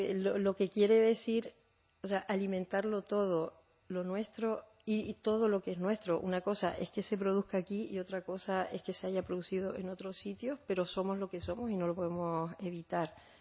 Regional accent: Canary Islands, Spain; si miramos el ejemplo de Canarias, que somos África, Canarias es África, geográficamente nadie lo puede discutir.

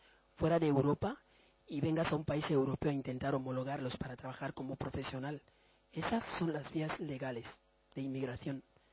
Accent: Equatorial Guinea; Soy de Guinea Ecuatorial

